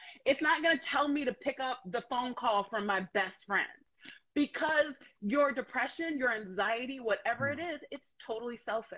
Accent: South Carolina, United States; But I'm originally from South Carolina, or the South, in the U.S., for those of you who are not from the States.

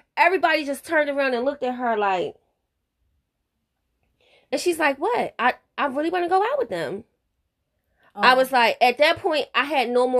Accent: Maryland, United States; I'm not. I'm from Maryland in the suburbs.

